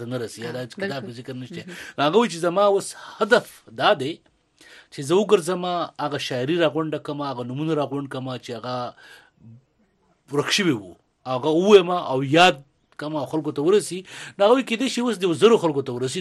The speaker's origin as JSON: {"language": "Pashto", "country": "Afghanistan", "said": "موږ افغانان یو یا افغان یم افغانې یم نوی افغان یم"}